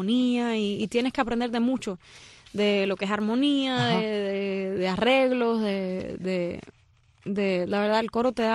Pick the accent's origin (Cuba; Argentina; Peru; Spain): Cuba; born or raised there